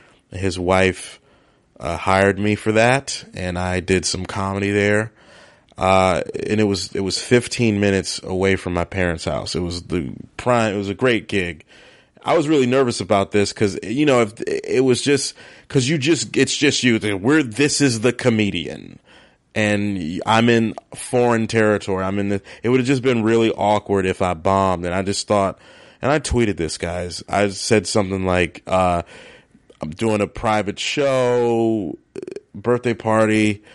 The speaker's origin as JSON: {"language": "English", "region": "Maryland", "country": "United States", "said": "And I'm not the biggest seafood guy, and I know I'm from Maryland."}